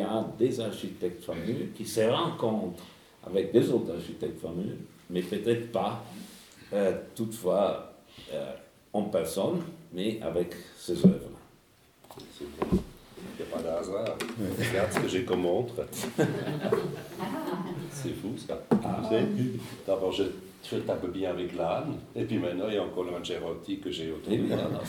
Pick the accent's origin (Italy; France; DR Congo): Italy; now in Zurich, Switzerland; Oui, je viens de l'Italie, à Zurich. C'est 1974.